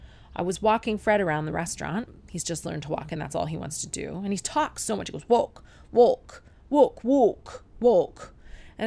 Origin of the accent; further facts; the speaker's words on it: Canada; which doesn't make any sense because we are Canadian.